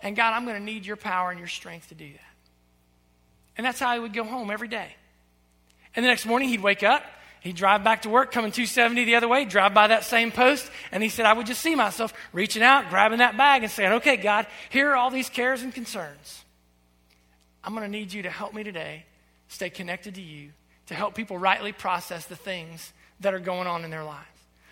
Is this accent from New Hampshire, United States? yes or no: no; Ohio, United States; And I'm from Southern Ohio, and this is not good English, the way I'm going to say this to you